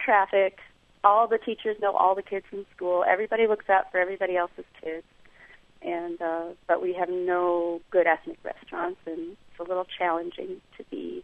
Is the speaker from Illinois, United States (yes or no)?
yes; Illinois, United States; My husband's from New Jersey, and I'm from the Chicago suburbs. And we find ourselves now in a town of about 1,000 people